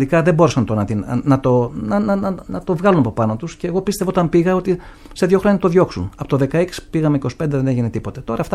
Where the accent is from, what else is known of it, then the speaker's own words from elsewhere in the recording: Arta, Epirus, Greece; also born or lived in Paramythia / Agrinio; Μεγάλωσα στην Άρτα, αλλά έχω ζήσει και σε άλλα μέρη.